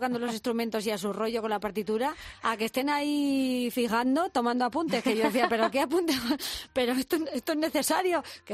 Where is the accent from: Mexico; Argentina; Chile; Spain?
Spain; Pedro Muñoz, Castilla-La Mancha; para la gente de mi pueblo de Pedro Muñoz